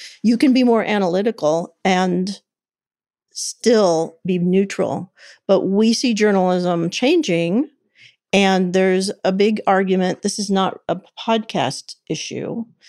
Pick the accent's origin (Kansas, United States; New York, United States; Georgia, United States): Kansas, United States; Kansas City; We grew up in a very homogenous community, not very racially diverse, not religiously diverse. We were both raised Catholics. I grew up in the big city of Kansas City.